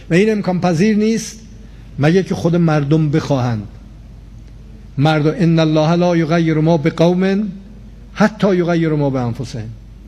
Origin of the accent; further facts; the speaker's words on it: Iran; من به عنوان یک ایرانی دلم نمیخواد بچه های ما و نوه های ما در آینده یک زمین سوخته و یک طبیعت از بین رفته رو تحویل بگیرن